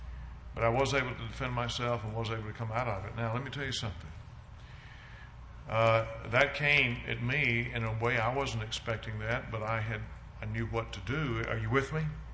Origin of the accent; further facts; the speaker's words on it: the South, United States; Growing up in the South, I never in a gang fight.